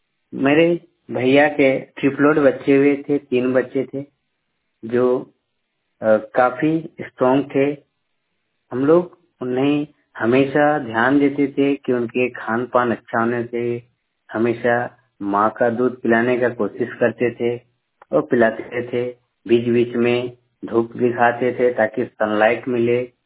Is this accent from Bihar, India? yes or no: no; Ichatu, Jharkhand, India; ऐसे मेरा गांव है इचातू, ये झारखंड में है, आपका सोनातू थाना के राहे प्रखंड के इचातू गांव है।